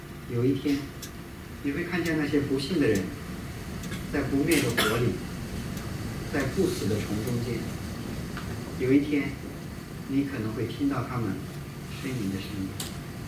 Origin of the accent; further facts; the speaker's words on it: Xinjiang, China; 我们新疆人经常吃拌面